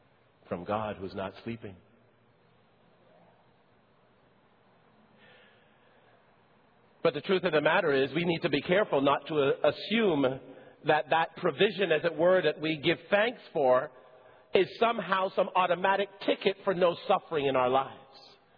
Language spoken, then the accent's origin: English; Barbados; now in Montreal, Canada; When we moved from Barbados to Montreal and lived on Côte Saint-Luc Road in the housing project. And how times were tough economically and otherwise for us in the early years of our time in Canada.